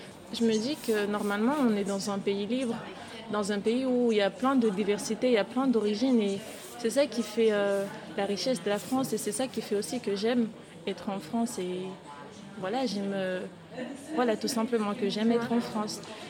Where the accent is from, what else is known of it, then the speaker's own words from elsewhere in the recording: Mayotte; je suis d'origine comorienne. Donc je viens du Nil et précisément de Mayotte, qui est un territoire français. Donc qui fait partie des territoires d'outre-mer. Et donc je suis née là-bas, donc je suis d'origine mahoraise